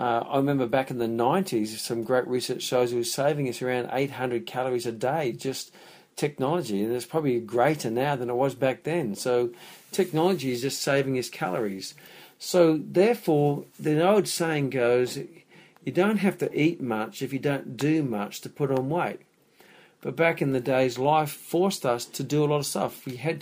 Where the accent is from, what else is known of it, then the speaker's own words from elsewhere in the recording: Papua New Guinea; now in Australia; When I was brought up in New Guinea and I came to Australia, there wasn't a big challenge of obesity.